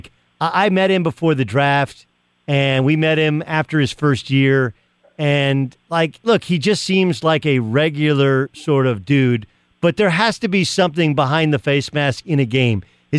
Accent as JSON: {"language": "English", "region": "California", "country": "United States", "tie": "born or raised there", "said": "When they were here, I grew up in Orange County, and when they were here the first time, like, I didn't like those Rams uniforms"}